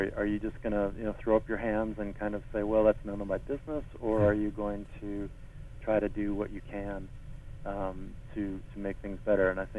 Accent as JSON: {"language": "English", "region": "Minnesota", "country": "United States", "tie": "born or raised there", "said": "growing up in Minnesota, my first thought when I saw that was that it was snowing"}